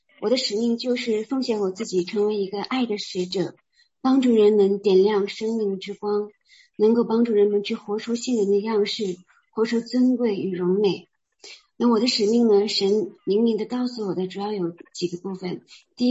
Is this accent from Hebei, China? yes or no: no; Panshi, Jilin, China; 我的家乡就是磐石，就是圣经上那个磐石，就是我家乡的名字。那磐石的那个佛教体系，其实是我的先祖建的。我是我们家整个家族里面第一个基督徒，我曾经是一个虔诚的佛教徒。